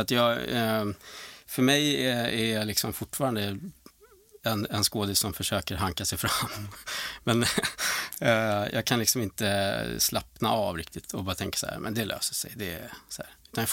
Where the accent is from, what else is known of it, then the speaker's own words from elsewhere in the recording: Sweden; jag är enda svensk i gänget